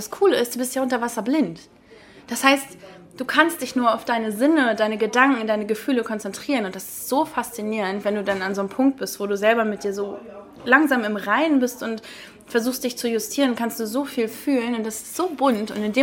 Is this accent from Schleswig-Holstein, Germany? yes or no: yes; Lübeck, Schleswig-Holstein, Germany; now in Heilshoop, Germany; Ja, also ich komme ja eigentlich aus Lübeck und ich habe da einen ganz normalen Verwaltungsjob gehabt.